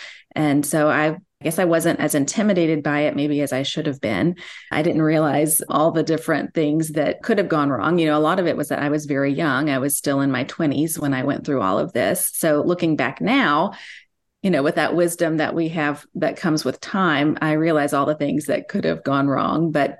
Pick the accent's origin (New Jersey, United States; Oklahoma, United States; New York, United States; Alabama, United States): Alabama, United States; Well, I am an Alabama native, which some people can pick up right away with my accent and some people can't. So who knows what you'll think. Born and raised in South Alabama near the beach